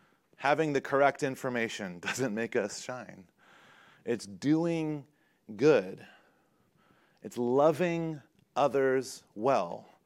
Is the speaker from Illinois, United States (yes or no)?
no; North Carolina, United States; I grew up in North Carolina.